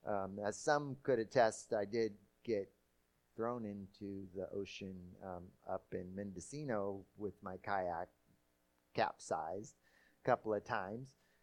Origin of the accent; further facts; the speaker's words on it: Brazil; I grew up in Brazil, near the beach. In fact, I was, for some of the time, I lived on the beach.